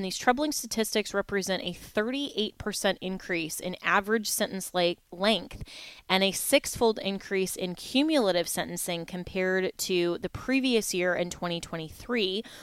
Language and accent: English; Florida, United States; also a pastor here in my home state of Florida.